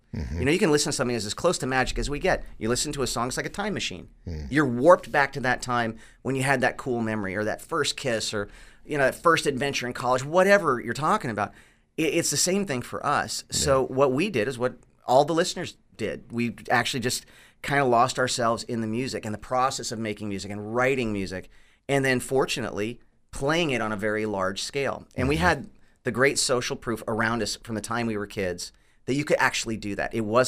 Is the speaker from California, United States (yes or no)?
yes; California, United States; We came from Southern California